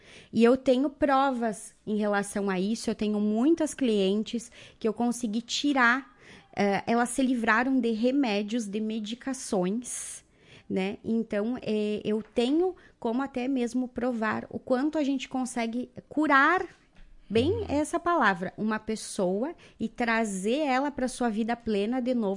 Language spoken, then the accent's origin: Portuguese; Guaporé, Rio Grande do Sul, Brazil; born there; also born or lived in Novo Hamburgo; now in Marau, Brazil; Eu nasci em Guaporé, né? Passei a maior parte do tempo morando no Vale dos Sinos, em Novo Hamburgo. E hoje estou há quase 21 anos aqui dentro de Marau.